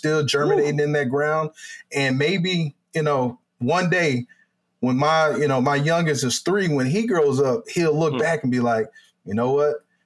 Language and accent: English; the South, United States; my history growing up in the South, having only been camping a few times, and that was at a young age